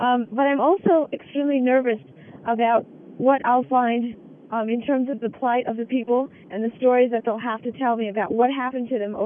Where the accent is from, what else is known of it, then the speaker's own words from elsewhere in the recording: United States; So it was difficult for me trying to explain that as an American, our government probably did not intend to kill innocent people